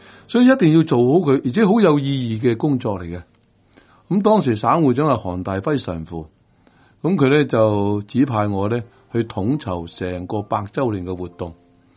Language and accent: Cantonese; Guangdong, China; 点心就系好似我哋广东人所食嘅点心啦。